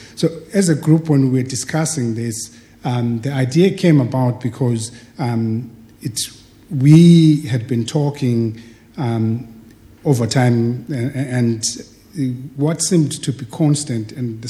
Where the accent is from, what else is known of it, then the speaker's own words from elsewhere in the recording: Zimbabwe; also born or lived in Botswana; now in Ireland; my family and I, we were living in Ireland for the last 11 years. Before that, we were in Botswana, and we're originally from Zimbabwe. We left Botswana in 2003.